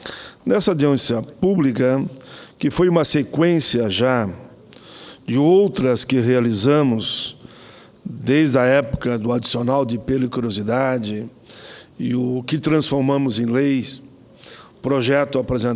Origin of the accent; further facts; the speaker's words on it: Caxias do Sul, Rio Grande do Sul, Brazil; Caxias do Sul, minha cidade natal